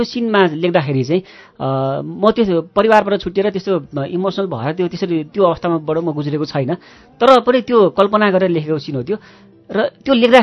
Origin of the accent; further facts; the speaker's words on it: Kathmandu, Bagmati, Nepal; also born or lived in Khotang / Biratnagar; खोटाङ जिल्लामा भयो, त्यस पछाडि विराटनगरमा एक वर्ष मात्रै, एक वर्षको उमेर हुँदाखेरि बस्यो, र त्यस पछाडि काठमाडौँ. अहिले त काठमाडौँकै भयो भन्दा पनि.